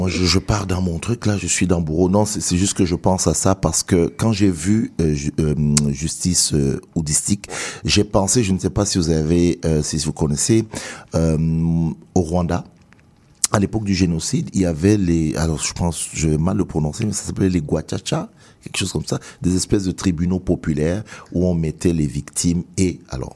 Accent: Cameroon; Non, moi, je suis Camerounais.

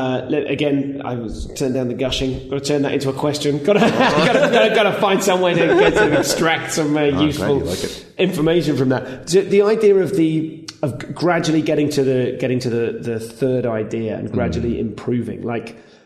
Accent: United Kingdom; I couched this in as a Brit.

